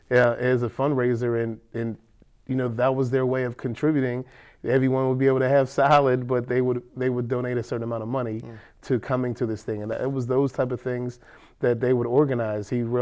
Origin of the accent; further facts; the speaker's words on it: Pittsburgh, Pennsylvania, United States; I was born and raised over in Overbrook.